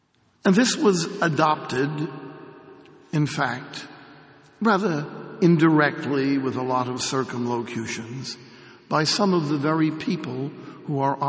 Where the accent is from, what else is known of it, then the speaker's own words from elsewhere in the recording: Jersey City, New Jersey, United States; I'm from Jersey City. We thought it was funny.